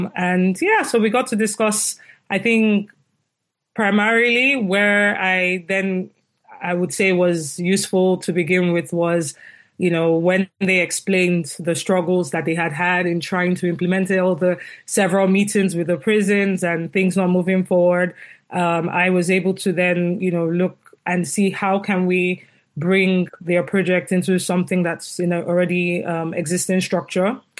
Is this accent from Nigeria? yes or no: yes; Nigeria; I'm from Nigeria.